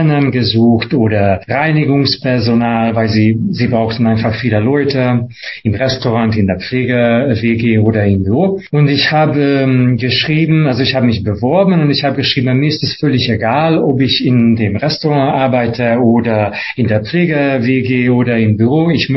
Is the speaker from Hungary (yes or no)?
yes; Hungary; moved away as an adult; now in Germany; ich komme ursprünglich aus Ungarn, ich lebe in Deutschland seit fast 11 Jahren